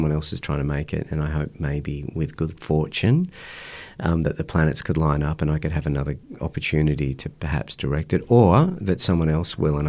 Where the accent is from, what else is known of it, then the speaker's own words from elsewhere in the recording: Blaxland, New South Wales, Australia; also born or lived in England; We grew up in East Blaxland in the Lower Blue Mountains, and we moved to England, lived there for 3 years in the early 70s